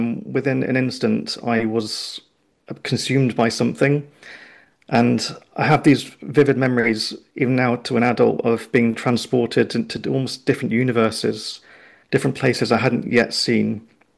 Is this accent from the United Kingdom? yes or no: yes; Oxford, South East England, United Kingdom; I come from Oxford